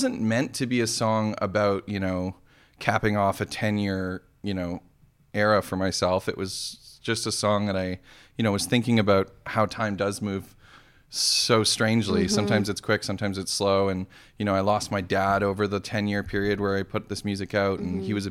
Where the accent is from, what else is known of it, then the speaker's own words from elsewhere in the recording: Guelph, Ontario, Canada; I grew up in Guelph